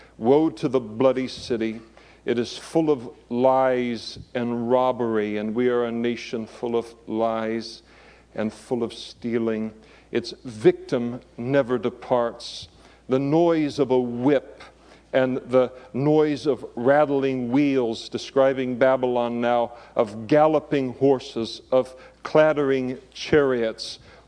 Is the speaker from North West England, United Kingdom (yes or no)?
no; Scotland, United Kingdom; I am Scottish, by the way.